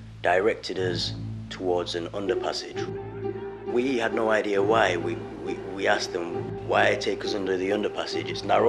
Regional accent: England, United Kingdom; I am Iraqi. I'm English and I'm British. My parents are from Iraq.

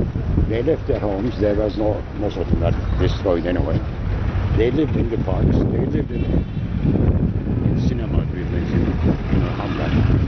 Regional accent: South Lebanon, Lebanon; You know, I'm a guy from South Lebanon.

